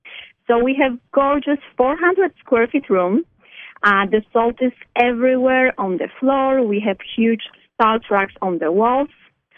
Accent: Poland; English is a second language; as you can easily hear, I wasn't born here. I'm originally from Poland

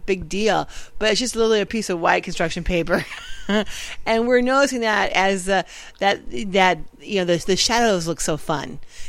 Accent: United States; I'm like, you know, I'm an American. I'm just not built like this.

